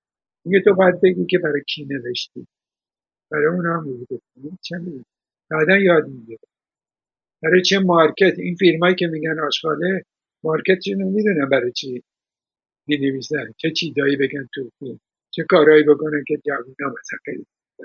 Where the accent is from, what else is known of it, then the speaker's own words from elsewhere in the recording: Iran; من ایرونی ها رو دوست دارم، هم وطن خودم رو دوست دارم